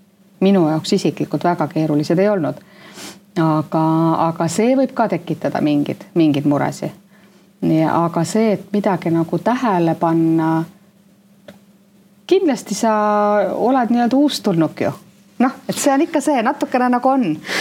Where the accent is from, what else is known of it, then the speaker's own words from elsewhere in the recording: Saare County, Estonia; ma olen Saaremalt pärit.